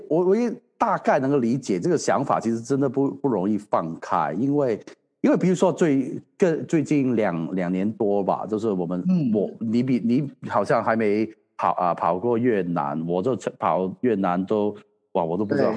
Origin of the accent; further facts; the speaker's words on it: Hong Kong; 然后我们香港人一开始接触那个德扑圈